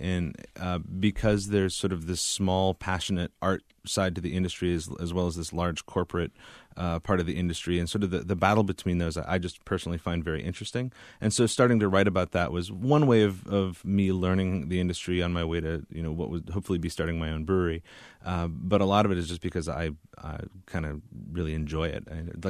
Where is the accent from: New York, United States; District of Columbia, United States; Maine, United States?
Maine, United States; moved away as an adult; now in North Carolina, United States; I am from Maine.